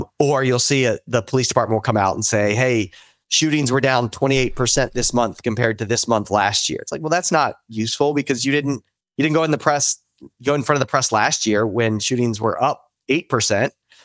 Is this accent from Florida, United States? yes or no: no; New Orleans, Louisiana, United States; also born or lived in Washington, D.C., United States; So I was born and raised in New Orleans